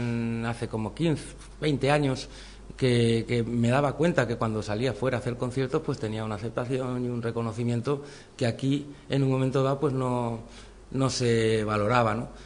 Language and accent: Spanish; Spain; porque yo soy músico español y me alegro en nombre de toda del colectivo de músicos españoles de jazz.